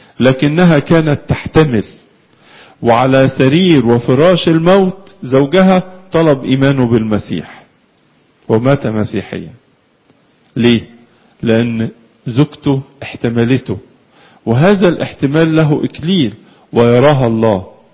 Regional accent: Egypt; وكانت عندنا في مصر عادة الطار صقر

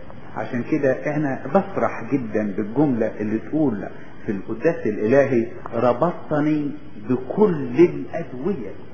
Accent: Upper Egypt, Egypt; احنا من الصعيد واعرف كده

